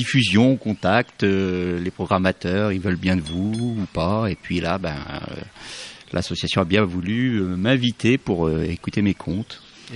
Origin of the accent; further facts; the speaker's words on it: Nouvelle-Aquitaine, France; Charente-Maritime.